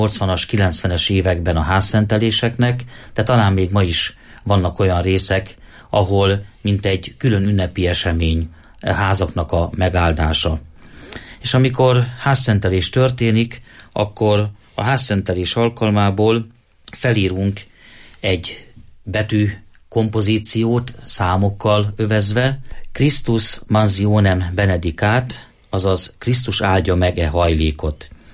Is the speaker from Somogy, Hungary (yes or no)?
no; Sárospatak, Borsod-Abaúj-Zemplén, Hungary; én Sárospatakon születtem, a városnak egyik része görögkatolikus, másik része református, harmadik része római katolikus